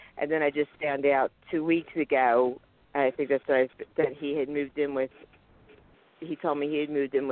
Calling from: Pennsylvania, United States; I'm from Pennsylvania.

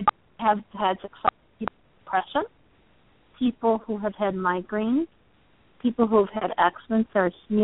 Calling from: Eagan, Minnesota, United States; from Eagan, Minnesota.

